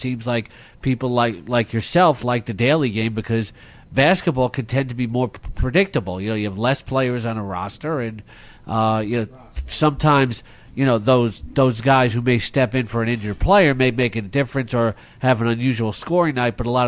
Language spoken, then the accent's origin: English; United States; I said, I'm an American.